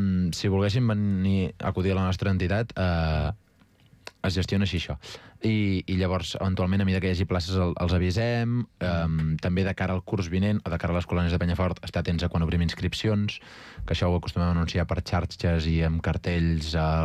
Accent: Avinyonet del Penedès, Catalonia, Spain; hi he anat tota la vida i sóc de Avinyonet del Penedès

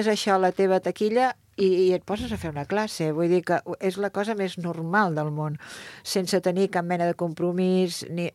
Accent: Figueres, Catalonia, Spain; Jo sóc de l'Empordà i m'enorgulleixo molt. Jo sóc filla de Figueres.

